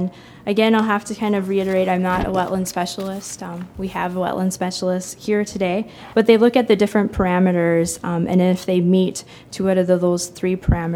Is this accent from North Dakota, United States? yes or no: yes; New Salem, North Dakota, United States; I'm from New Salem, North Dakota.